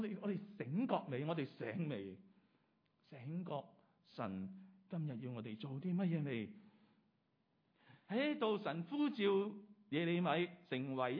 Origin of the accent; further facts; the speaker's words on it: Guangdong, China; 或者我哋广东人讲，我哋未够称啦